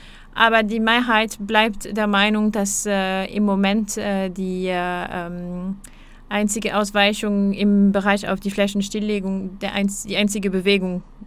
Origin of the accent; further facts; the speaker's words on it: France; German is a second language; ich komme aus Frankreich, wie man ja auch hören kann.